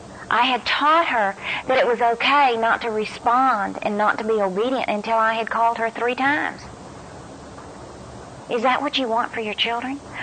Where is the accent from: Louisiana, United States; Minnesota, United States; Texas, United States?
Texas, United States; Dallas; we would watch usually the Dallas Cowboys because we're from Dallas.